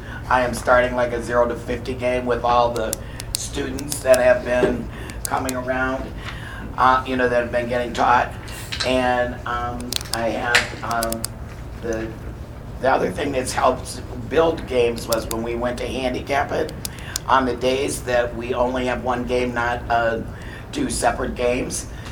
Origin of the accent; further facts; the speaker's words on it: Columbus, Ohio, United States; I'm from Columbus, Ohio, Unit 122, club owner.